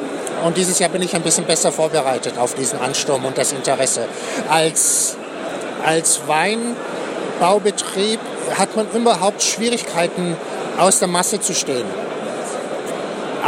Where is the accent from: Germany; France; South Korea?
France; German is a second language; now in Finland; man wird als Franzose geboren und wenn man in dem Kontext in einem Weinhaushalt, Weinbauerhaushalt aufwächst, dann kriegt man das mit.